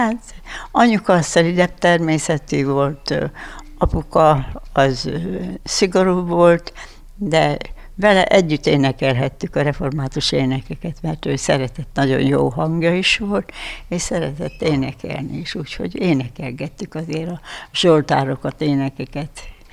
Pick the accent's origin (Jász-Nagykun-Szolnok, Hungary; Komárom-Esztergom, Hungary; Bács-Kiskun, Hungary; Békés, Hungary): Jász-Nagykun-Szolnok, Hungary; Mezőtúr; born there; Mezőtúron születtem, 1915. április 21-ben. Úgyhogy ott jártam iskolába, 4 elemit jártunk